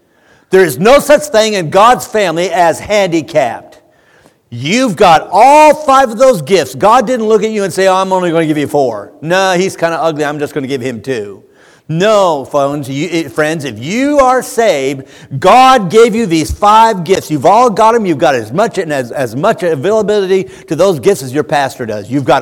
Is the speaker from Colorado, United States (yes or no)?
no; Seattle, Washington, United States; I'm the preacher. I was raised in Seattle. I'm a big Seattle Seahawks fan.